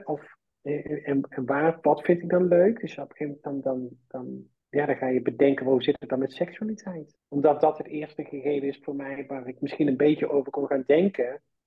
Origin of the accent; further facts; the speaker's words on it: Baarle-Nassau, North Brabant, Netherlands; Ik kom uit Tilburg. En mijn voornaamwoorden zijn zij haar. Ik kom eigenlijk uit een heel klein dorpje. Ook in de buurt van Tilburg, Baarle-Nassau, kom ik eigenlijk vandaan.